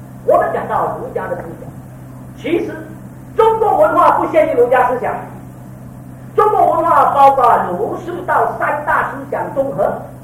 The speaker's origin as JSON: {"language": "Chinese", "country": "Malaysia", "also_born_or_lived": "Taiwan / United States", "said": "我在马来西亚出生，我从马来西亚来，在台湾受过大学教育，在美国受神学教育"}